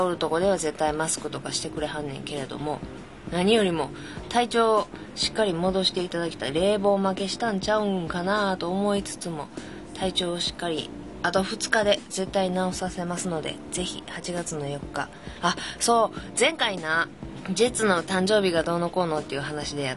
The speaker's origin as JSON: {"language": "Japanese", "town": "Kobe", "region": "Hyogo", "country": "Japan", "tie": "born or raised there", "accent": "Kansai dialect", "lives_now": "Yokohama, Japan", "said": "横浜に住んでるとはいえ、この関西弁は、私出身は神戸で、もう生粋の神戸っ子なんやけれども"}